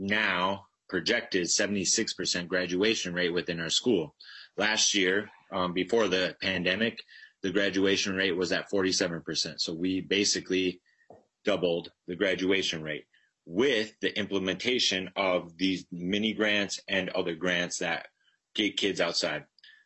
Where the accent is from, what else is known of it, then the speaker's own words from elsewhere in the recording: Pine Ridge Indian Reservation, South Dakota, United States; I am not from a tribal group from here in Minnesota. I am from the Pine Ridge Indian Reservation out in South Dakota, which where we harvest our buffalo.